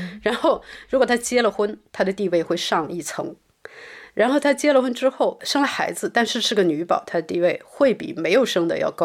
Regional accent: Guangxi, China; 因为我来自重度厌女的广西嘛

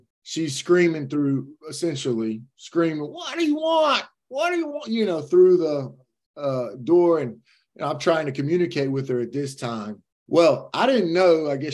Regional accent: Louisiana, United States; So thank goodness that I am a Cajun boy myself.

